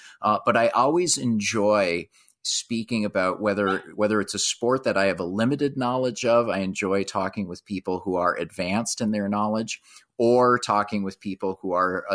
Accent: Duluth, Minnesota, United States; So I grew up in Duluth, Minnesota. My dad was also from Duluth, Minnesota.

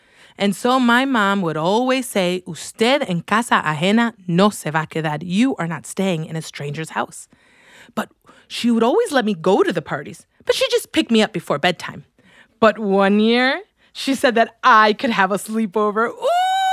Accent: Chicago, Illinois, United States; I come from a Colombian family, but I was born and raised in Chicago.

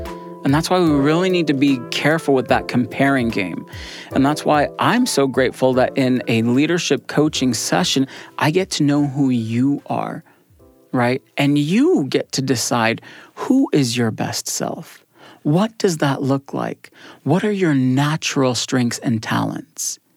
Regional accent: Houston, Texas, United States; I'm originally from Houston, Texas, graduated in human development.

